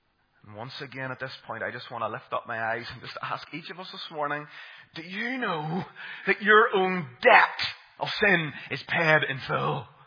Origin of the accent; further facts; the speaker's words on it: Armagh, Northern Ireland, United Kingdom; And I'm from Armagh